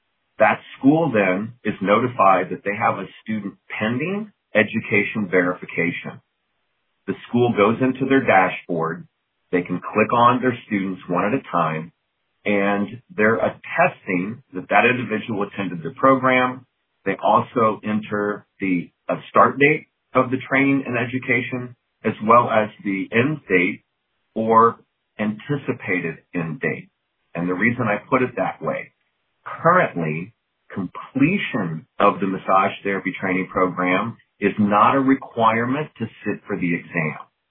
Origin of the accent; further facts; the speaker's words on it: Missouri, United States; So in my home state of Missouri, while the vast majority of people are maybe sitting for the MBLEX